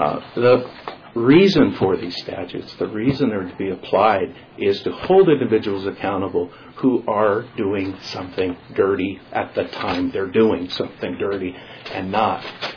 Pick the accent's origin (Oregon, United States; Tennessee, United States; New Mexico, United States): Oregon, United States; Nyssa; you know that I'm from Nissa, Oregon. And population 3,179, just in case you were curious. Farthest eastmost city in the state of Oregon.